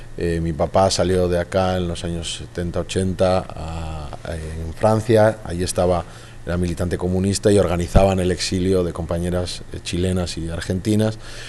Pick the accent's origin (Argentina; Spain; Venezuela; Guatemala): Spain; Basque Country; cuando me identificaban como vasco enseguida era una anécdota